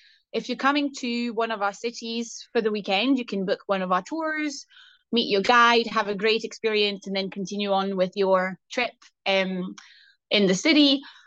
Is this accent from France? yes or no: yes; France; English is a second language; So I come from France, whether, I don't know if people can hear it in my accent.